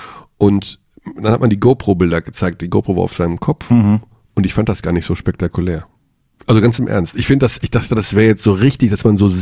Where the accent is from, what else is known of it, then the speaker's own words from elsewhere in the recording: North Rhine-Westphalia, Germany; Ich komme aus dem Ruhrgebiet. Ich habe mal auf einer Zeche gestanden.